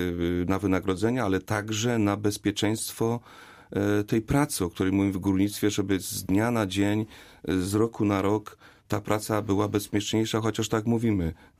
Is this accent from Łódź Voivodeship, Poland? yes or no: no; Gliwice, Silesian Voivodeship, Poland; Jestem ze Śląska, jestem z Gliwic, mieszkam niedaleko kopalni.